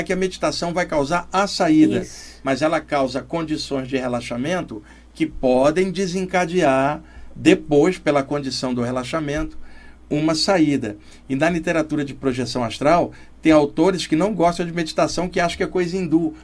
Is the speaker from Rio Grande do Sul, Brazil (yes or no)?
no; Rio de Janeiro, Brazil; now in São Paulo, Brazil; eu também sou do Rio, né? E eu estou aqui mais anos morando aqui em São Paulo